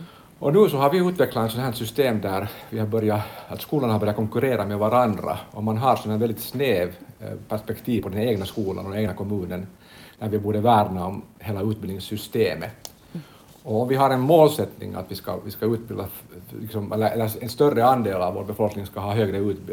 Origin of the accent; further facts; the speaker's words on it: Finland; våra främsta framgångar som finländsk nation